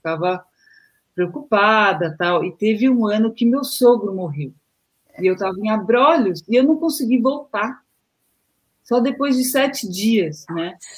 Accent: São Paulo, Brazil; que eu sou paulistana, né

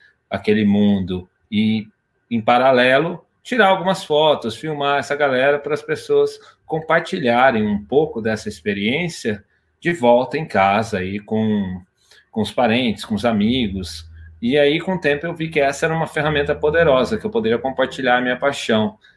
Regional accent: Itajubá, Minas Gerais, Brazil; born there; eu nasci em Itajubá, no interior de Minas Gerais, lugar rodeado por montanhas, no meio da Serra da Mantiqueira.

